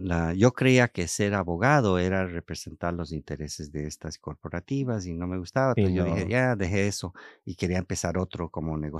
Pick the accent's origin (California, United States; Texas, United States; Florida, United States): California, United States; Los Angeles; accent: not Colombian; also born or lived in Bogotá; Pues yo me crié aquí, en Los Ángeles. Ajá. Pues por eso no tengo el acento colombiano.